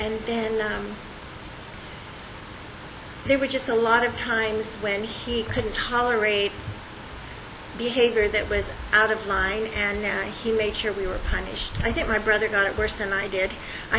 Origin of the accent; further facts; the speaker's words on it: Los Angeles, California, United States; born there; So by the time I was born in Los Angeles